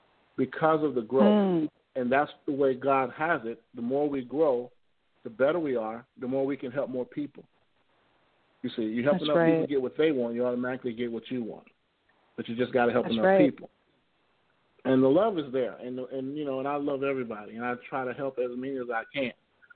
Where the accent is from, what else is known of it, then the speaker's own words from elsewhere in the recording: Chicago, Illinois, United States; I'm from Chicago, Illinois. Grew up on the west side of Chicago.